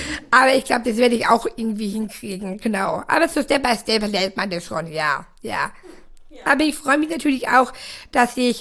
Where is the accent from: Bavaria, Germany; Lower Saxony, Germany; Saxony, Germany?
Bavaria, Germany; Tutzing; ich bin am Tutzing, am Starnberger See aufgewachsen.